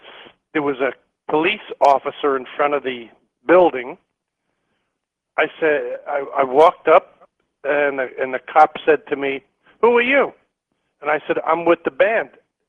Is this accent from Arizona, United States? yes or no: no; New York, United States; I'm from New York, you know. I get to go where I want to go.